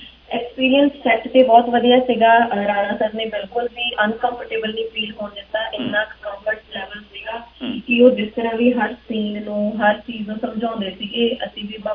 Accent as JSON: {"language": "Punjabi", "town": "Jalandhar", "region": "Punjab", "country": "India", "moved": "yes", "lives_now": "Vancouver, Canada", "said": "ਵੈਸੇ ਮੈਂ ਇੱਥੋਂ ਵੈਨਕੂਵਰ ਤੋਂ ਹੀ ਬੇਸਡ ਹੈਗੀ ਹਾਂ, ਤੇ ਇੰਡੀਆ ਤੋਂ ਮੈਂ ਜਲੰਧਰ ਤੋਂ ਹਾਂ"}